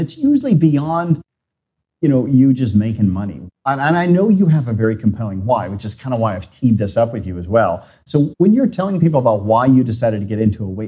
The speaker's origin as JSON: {"language": "English", "country": "United States", "said": "I would say lovely to see you, but as an American, the word lovely just sounds weird without the accent"}